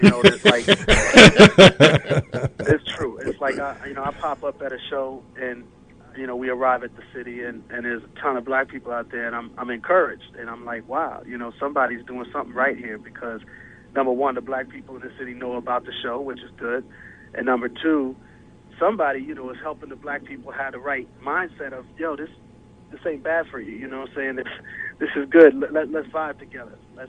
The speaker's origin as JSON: {"language": "English", "town": "Milwaukee", "region": "Wisconsin", "country": "United States", "tie": "born or raised there", "said": "You know, I'm from Milwaukee, where I was born and raised, and Michigan is sort of one of our neighboring joints"}